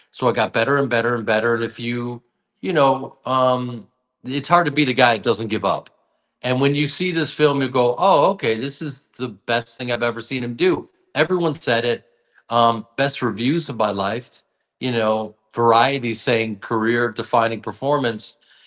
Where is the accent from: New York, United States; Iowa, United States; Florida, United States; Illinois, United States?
Illinois, United States; Chicago; I mean, listen, man, I was so lucky as a Chicago fan.